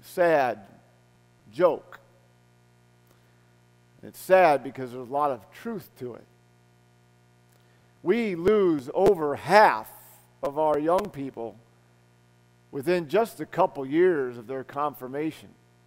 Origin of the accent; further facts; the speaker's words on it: Illinois, United States; in my church, that little town that I grew up in Illinois.